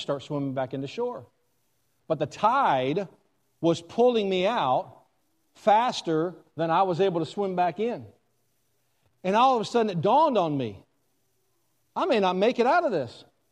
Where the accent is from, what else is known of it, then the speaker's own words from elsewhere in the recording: Gulf Coast, United States; I grew up on the Gulf Coast, and it's like you can go 20 miles out and still stand.